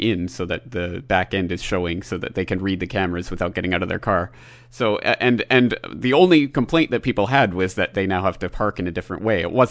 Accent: Calgary, Alberta, Canada; Even just from my hometown of Calgary, Canada, I recently had a news story pop up.

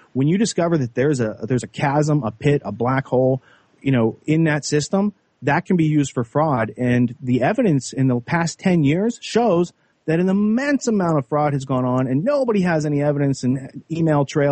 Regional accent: Pennsylvania, United States; I grew up in Western Pennsylvania, pretty naive.

